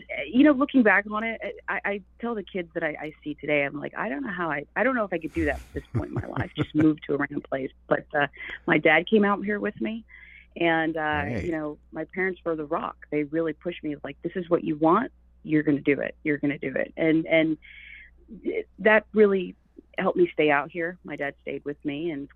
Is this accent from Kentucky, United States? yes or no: no; Okemah, Oklahoma, United States; moved away as an adult; now in California, United States; I grew up in Okemah, Oklahoma. Born and raised there. In fact, that was, you know, where I lived up until I moved to California.